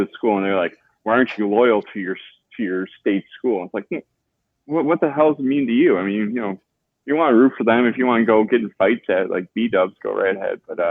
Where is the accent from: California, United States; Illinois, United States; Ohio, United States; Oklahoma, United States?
Ohio, United States; Born and raised in Ohio